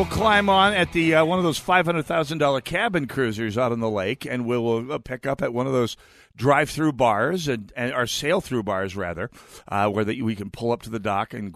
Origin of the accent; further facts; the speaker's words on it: St. Paul, Minnesota, United States; Okay, I'm from St. Paul.